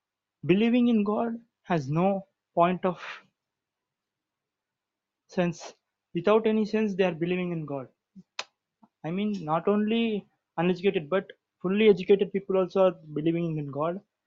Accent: India; I'm from India.

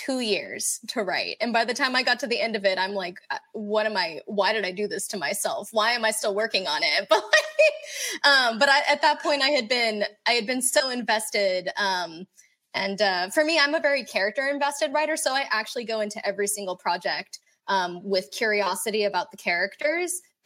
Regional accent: Kuwait; English is a second language; I was born and raised in Kuwait. And so, you know, I was raised with those stories over there.

